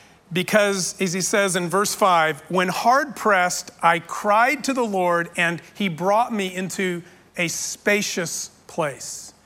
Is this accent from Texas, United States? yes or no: yes; El Paso, Texas, United States; I mean, I grew up in El Paso, and directly across the Mexican-American border